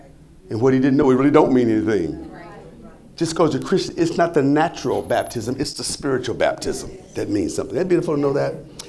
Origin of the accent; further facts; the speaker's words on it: Detroit, Michigan, United States; And I grew up in Detroit. Never heard anything about God's commandments, not one time.